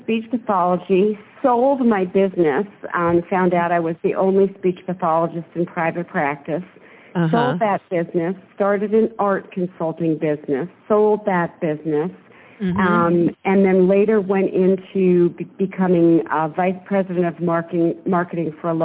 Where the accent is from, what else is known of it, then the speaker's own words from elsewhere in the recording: Yonkers, New York, United States; I was born in Yonkers, New York, and I was actually born to a rather poor family